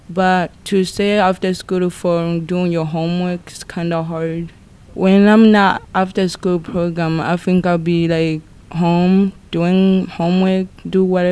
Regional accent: Tanzania; English is a second language; I'm from Tanzania.

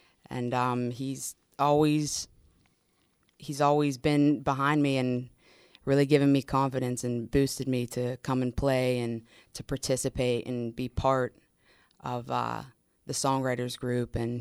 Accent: Irwin, Pennsylvania, United States; Yes, I am. I'm from Pittsburgh. I'm from a small town called Irwin. I went to Penn Trafford High School and kind of grew up in the suburbs.

